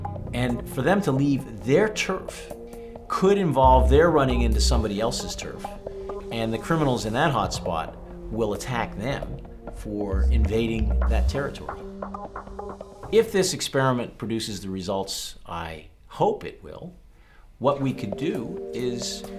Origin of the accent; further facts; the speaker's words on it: United States; I'm from the United States, where I discovered that only 3% of the street addresses in a major city produce over half of all the crime